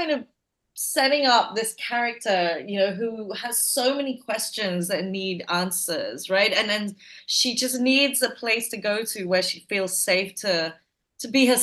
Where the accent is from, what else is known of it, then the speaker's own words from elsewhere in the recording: Malaysia; also born or lived in United Kingdom; I grew up in Malaysia, and then I grew up in the UK. And then I moved back to Malaysia, you know, in my late 20s.